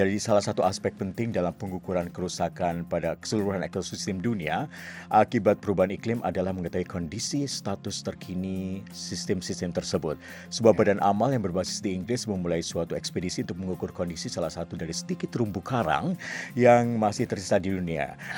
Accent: Bogor, West Java, Indonesia; Bogor, Bogor ini kota asal saya soalnya.

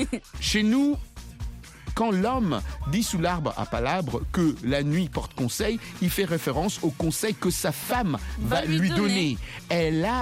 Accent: N'Djamena, Chad; Chez nous, au Tchad.

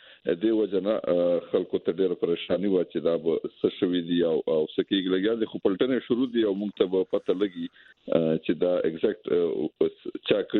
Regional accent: Tank, Khyber Pakhtunkhwa, Pakistan

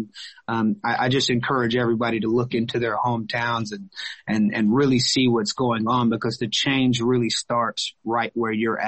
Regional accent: Conyers, Georgia, United States; right there in my hometown, Rockdale County, in Conyers, Georgia, where I grew up, about 30 minutes east of Atlanta.

